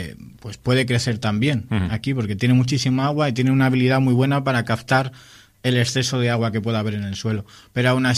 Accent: Laredo, Cantabria, Spain; No por ser yo laredano. O sea, no es porque lo tenga al lado de casa

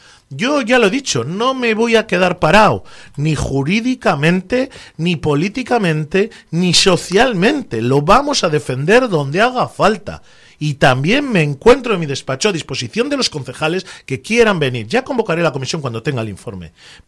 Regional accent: Laredo, Cantabria, Spain; Y llevo mi pueblo en el alma.

